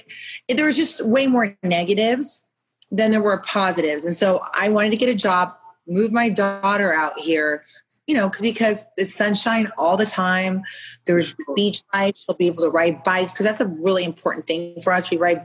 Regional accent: Arizona, United States; I grew up in Arizona and like a suburban area. I didn't understand the city life for my daughter.

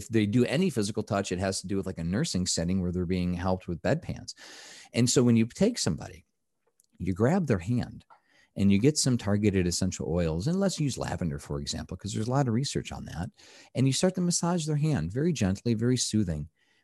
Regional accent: United States; as an American, I'm not proud to say that most studies aren't done here.

